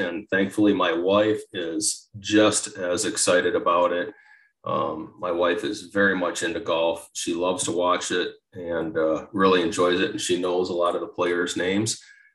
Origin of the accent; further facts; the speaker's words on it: Dubuque, Iowa, United States; As you said, I'm from Dubuque, Iowa, and pretty much lived here my whole life.